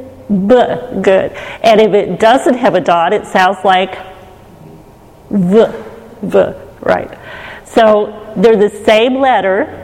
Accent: Texas, United States; But us Texans, they give us a little freedom in Israel to say Adonai. They know we're from Texas or south somewhere.

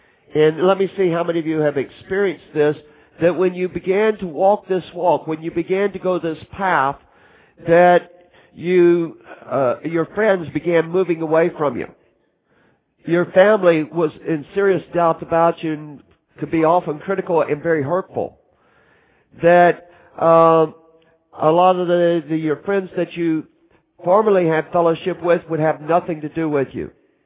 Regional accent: Texas, United States; I'm from Texas, we can get away with it

